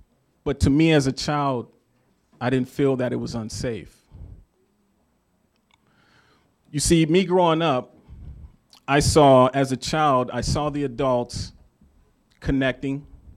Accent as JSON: {"language": "English", "town": "Youngstown", "region": "Ohio", "country": "United States", "tie": "born or raised there", "said": "See, I grew up in Northeast Ohio, right along the Rust Belt, 80s, 90s. And if you know anything about Youngstown, Ohio, during that time period, you already know majority of this story."}